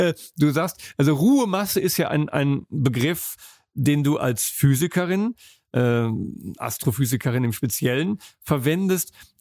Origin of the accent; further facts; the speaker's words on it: Rhineland, Germany; born there; ich bin im Rheinland geboren